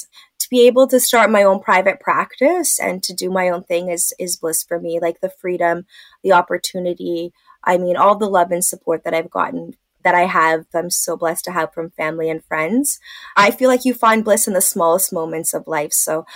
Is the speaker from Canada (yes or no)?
yes; Dundas, Ontario, Canada; I grew up in Dundas, Ontario, near Hamilton, for people that that are not aware of that.